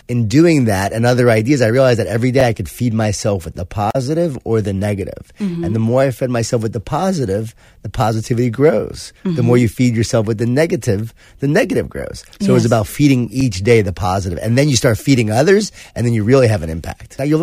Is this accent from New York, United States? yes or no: yes; Smithtown, New York, United States; I grew up in Long Island in Smithtown.